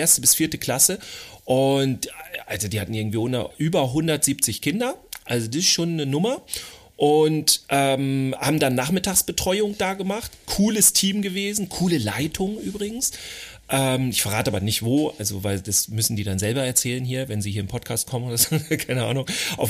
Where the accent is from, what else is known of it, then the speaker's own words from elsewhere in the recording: Schleswig-Holstein, Germany; accent: Schleswig-Holstein; Also ich spreche einmal Hochdeutsch und dann Schleswig-Holsteiner-Style, ne? So ein bisschen mit so Moin Moin, ne?